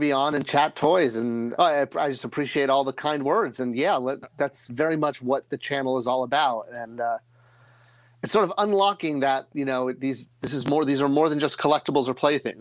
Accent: Connecticut, United States; So I grew up in Connecticut. A lot of outdoor play.

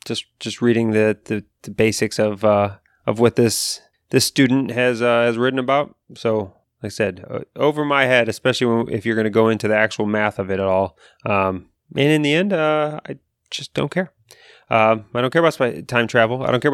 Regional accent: Australia; but it's just cool, potentially cool, as an Australian student, physics student.

